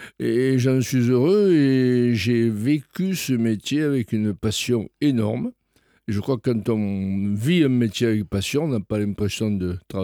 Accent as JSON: {"language": "French", "town": "Molière", "region": "Constantine Province", "country": "Algeria", "tie": "born there", "said": "Je suis né en Algérie, à Molière-Boukaïd, dans le Constantinois."}